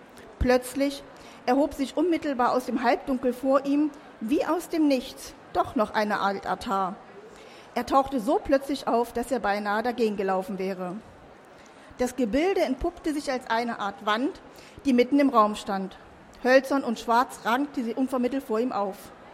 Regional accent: Halberstadt, Saxony-Anhalt, Germany; weil in Halberstadt, wo ich herkomme, war ein Bischof

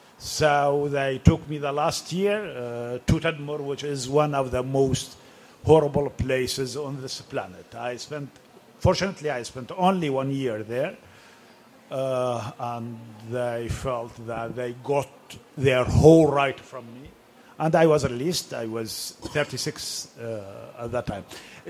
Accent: Aleppo, Aleppo Governorate, Syria; English is a second language; also born or lived in Raqqa; I was born in a village, then in Raqqa, then in Aleppo. So my life was fragmented.

